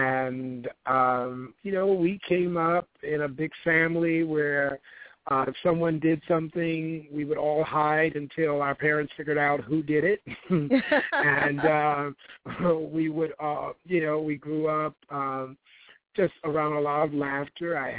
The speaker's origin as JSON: {"language": "English", "town": "Los Angeles", "region": "California", "country": "United States", "tie": "born or raised there", "said": "I grew up in Los Angeles, where it was a fun place to grow up, where Disneyland and Knott's Berry Farm and all those wonderful places were."}